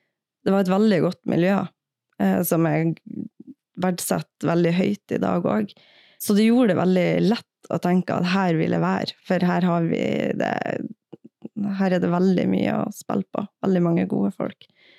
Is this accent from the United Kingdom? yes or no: no; Mo i Rana, Nordland, Norway; vi er begge fra Mo i Rana. Det er ikke så vanlig for forsvarspar at man er fra samme by, men det er vi.